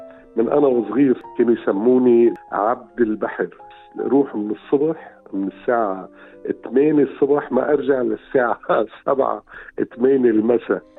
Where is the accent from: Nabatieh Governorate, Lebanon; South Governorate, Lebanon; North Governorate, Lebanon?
North Governorate, Lebanon; El Mina; born there; أنا خلقت بطرابلس بمدينة اسمها الميناء. الميناء هي عبارة عن مرفأ